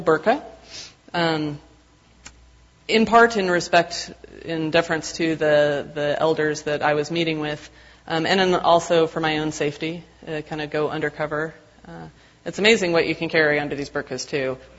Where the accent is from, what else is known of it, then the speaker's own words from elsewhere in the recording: United States; Being an American kind of was a problem at that time, but working for a Christian organization was actually a great help.